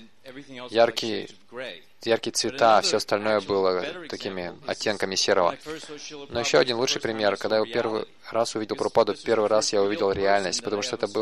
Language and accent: Russian; United States; Russian is a second language; В 50-х годах, когда мы росли в Америке, у нас у всех были черно-белые телевизоры